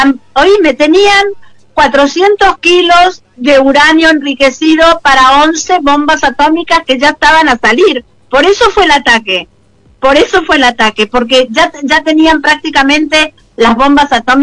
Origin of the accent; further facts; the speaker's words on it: Mendoza, Argentina; moved away as an adult; also born or lived in Buenos Aires; me llevaron a los 8 años a Mendoza. Crecí en Mendoza, estudié en la Universidad de Mendoza y después me volví a Buenos Aires